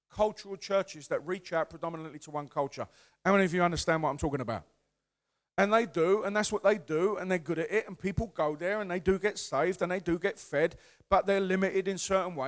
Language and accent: English; London, United Kingdom; I come from the East End of London. Where I come from, when I grew up, it was all white.